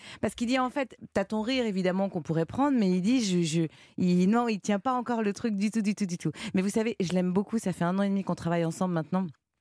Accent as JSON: {"language": "French", "town": "Lyon", "region": "Auvergne-Rhône-Alpes", "country": "France", "said": "Moi, je suis lyonnaise."}